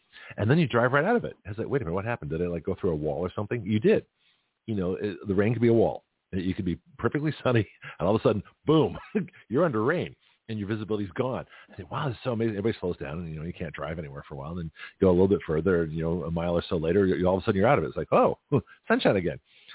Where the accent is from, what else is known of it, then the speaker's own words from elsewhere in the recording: Lexington, Massachusetts, United States; And I grew up in Lexington. I went to high school there.